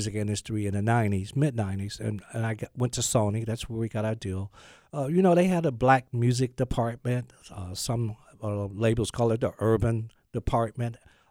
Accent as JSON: {"language": "English", "town": "Gaston", "region": "Alabama", "country": "United States", "tie": "born or raised there", "said": "I grew up in Gaston, Alabama, which is only an hour and a half from here, 2 hours, 1952, Ray. Mm. And I never went to a black school."}